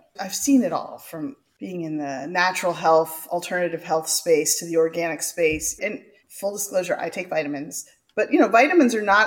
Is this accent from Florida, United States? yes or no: no; California, United States; And I'm from California. We have too much water.